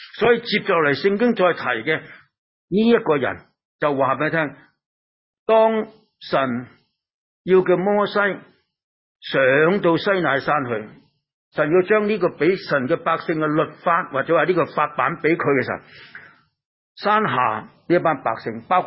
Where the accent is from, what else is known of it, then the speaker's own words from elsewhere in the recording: China; 我中国人有一句话讲：君子慎其独